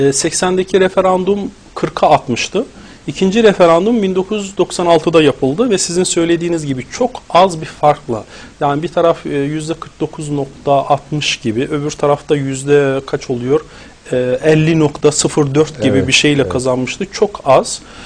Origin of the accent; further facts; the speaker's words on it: Çivril, Denizli, Turkey; moved away as an adult; also born or lived in Montreal; now in Canada; Ben 1972 Çevrili Denizli doğumluyum. Yani ilk orta ve lise tahsilimi Denizli Çevrili'de yaptım. Daha sonra 1991'de ailemin bulunduğu Kanada'nın Montreal şehri, Quebec eyaletine gittim.